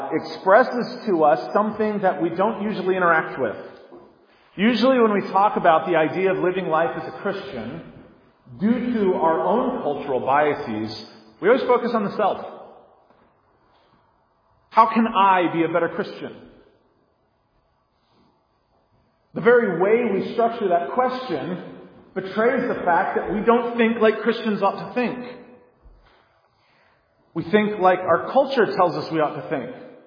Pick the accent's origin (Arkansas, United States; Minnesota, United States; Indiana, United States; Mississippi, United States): Mississippi, United States; I love the snow, probably because I grew up in the South. Mississippi doesn't have much snowfall from the sky.